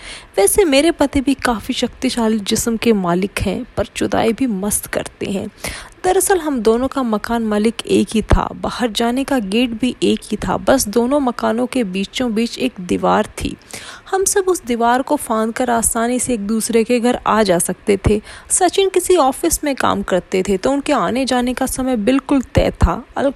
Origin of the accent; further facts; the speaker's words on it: Lucknow, Uttar Pradesh, India; now in Mumbai, India; मुंबई से एक बार फिर आपके सामने हूँ नई कहानी के साथ। जैसा कि आप जानते हैं कि मैं मूल रूप से लखनऊ का रहने वाला हूँ